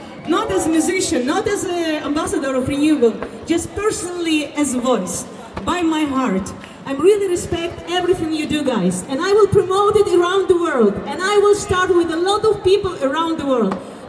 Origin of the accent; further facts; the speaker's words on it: Ukraine; English is a second language; I'm from Ukraine, these guys from everywhere